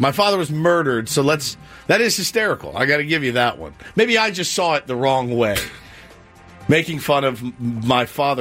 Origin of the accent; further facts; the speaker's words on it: Texas, United States; I'm from Texas, and I still put beans in it.